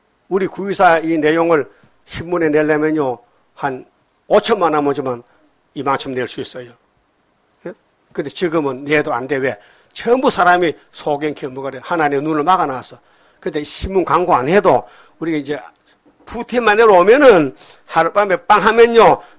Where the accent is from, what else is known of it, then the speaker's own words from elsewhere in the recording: Gyeongsang, South Korea; 난 경상도 고향이라니까요.